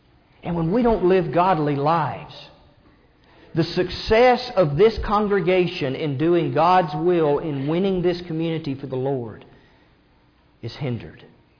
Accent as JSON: {"language": "English", "region": "Kentucky", "country": "United States", "tie": "born or raised there", "also_born_or_lived": "Tennessee", "said": "I was born in Tennessee, but I grew up in Kentucky, and so I grew up as a University of Kentucky basketball fan."}